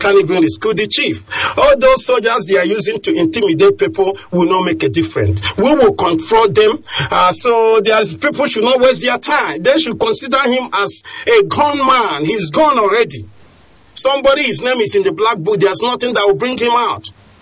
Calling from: Kassel, Hesse, Germany; Please, I'm calling from Kassel, Germany.

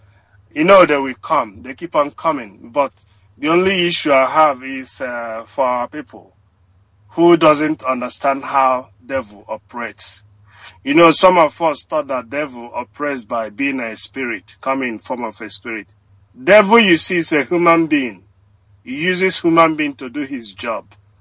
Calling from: Australia; I'm calling from Australia.

